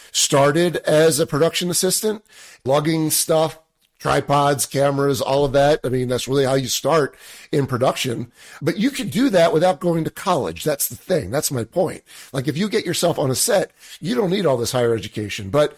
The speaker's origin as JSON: {"language": "English", "region": "Pennsylvania", "country": "United States", "tie": "born or raised there", "said": "I grew up outside of Philadelphia. So go Eagles."}